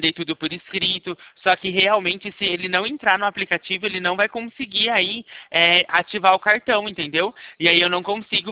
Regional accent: Limeira, São Paulo, Brazil; Eu sou daqui de Limeira, sou consultor financeiro da Poupa Crédito.

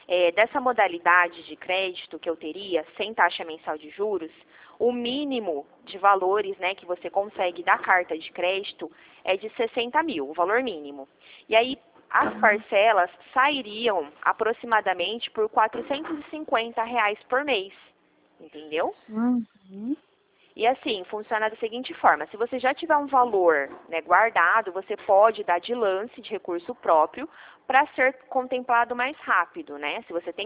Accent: São Paulo, Brazil; Eu sou paulista.

